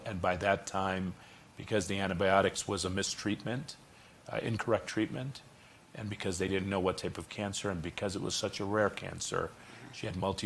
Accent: Detroit, Michigan, United States; And I was from Michigan. I was from Detroit.

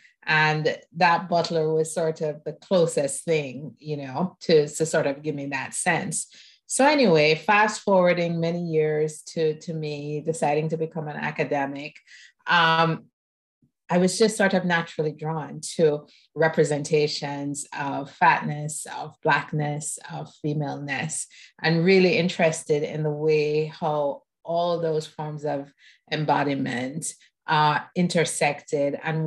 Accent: Jamaica; You know, growing up in Jamaica, I was an avid reader, and I enjoyed the Nancy Drews, the Bobbsey Twins, all of those were imported, and that's what we had on our shelves.

